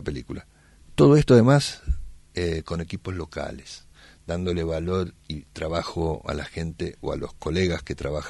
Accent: Rosario, Santa Fe, Argentina; Rosario, mi ciudad. Soy hombre de Rosario, lo llevo adentro y lo expreso cada vez que puedo.

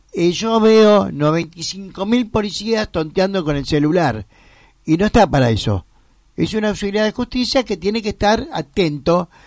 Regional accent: Buenos Aires, Argentina; cuando yo soy porteño y me siento invadido con estupideces

